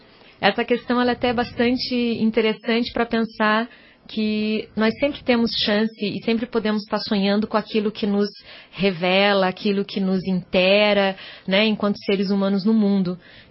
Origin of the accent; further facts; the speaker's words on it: Curitiba, Paraná, Brazil; Sou curitibana.